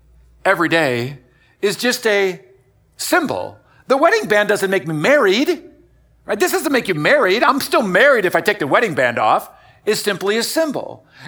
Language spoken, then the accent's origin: English; Wisconsin, United States; now in Miami, United States; My wife and I are both originally from the Midwest. I'm from Wisconsin. My wife is from Iowa. And you know, we're wired a little differently. I was born on a dairy farm, but really I'm a kind of a city boy at heart.